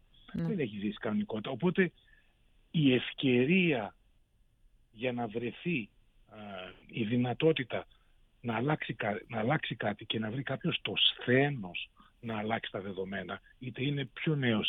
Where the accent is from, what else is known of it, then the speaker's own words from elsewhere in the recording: Greece; εμείς ως Έλληνες που ζούμε τόσο δύσκολες στιγμές